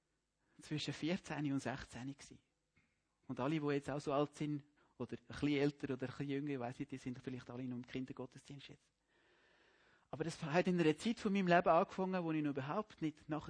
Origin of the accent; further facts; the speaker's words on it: Baden-Württemberg, Germany; Ich bin aufgewachsen im Schwäbischen Hochstress. Das ist die Gegend nördlich von der Donau, zwischen der Schwäbischen Alb und der Donau. Das nennt man Hochstress. Zwischen Ulm und Ehingen.